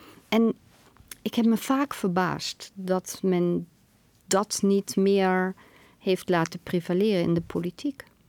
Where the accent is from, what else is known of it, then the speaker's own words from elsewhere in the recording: Germany; Dutch is a second language; now in Netherlands; En als Duitser heb ik dat heel erg moeten leren na zo'n Tweede Wereldoorlog.